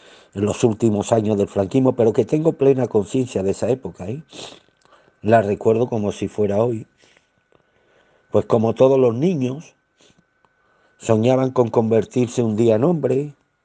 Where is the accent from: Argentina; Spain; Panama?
Spain; como español que fue concebido antes de 1975